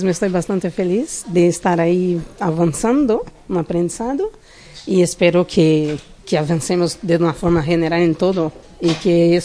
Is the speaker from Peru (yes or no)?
no; Brazil; Spanish is a second language; now in Spain; Sí, soy brasileña.